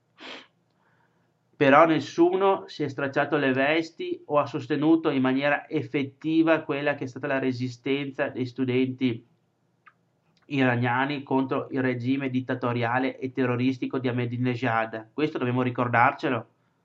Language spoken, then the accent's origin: Italian; Veneto, Italy; noi come occidentali, come europei e anche noi come veneti.